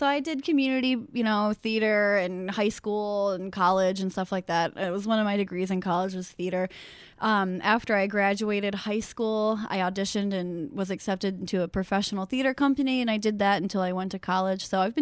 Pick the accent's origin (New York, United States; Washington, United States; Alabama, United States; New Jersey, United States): New York, United States; Buffalo; also born or lived in Manhattan; So I lived in Manhattan for a little while, and then I grew up near Buffalo, New York.